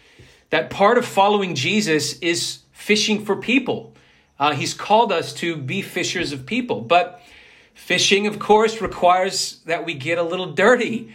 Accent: the South, United States; moved away as an adult; now in Melbourne, Australia; And I came from the United States in the South, in the Bible Belt, where you could always find, I was a campus minister there, I was reaching out to uni students

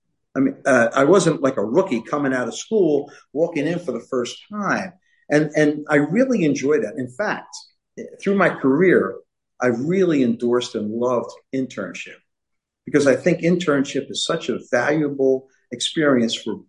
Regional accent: Philadelphia, Pennsylvania, United States; So growing up in South Philadelphia, I was fortunate enough to be in a neighborhood that was comprised of many different characters.

